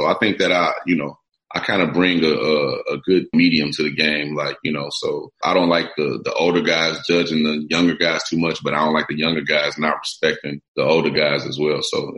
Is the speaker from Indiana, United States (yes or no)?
yes; Gary, Indiana, United States; out there where I'm from Gary, Indiana, man. I grew up in a real blue collar, you know, tough town.